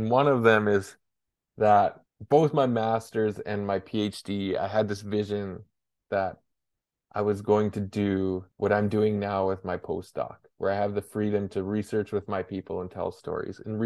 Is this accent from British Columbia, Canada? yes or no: yes; Burns Lake, British Columbia, Canada; I go back to being growing up in Burns Lake and being a school teacher in Burns Lake.